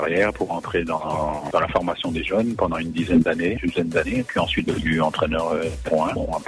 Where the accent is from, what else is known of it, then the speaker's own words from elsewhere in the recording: France; je suis français, j'ai 59 ans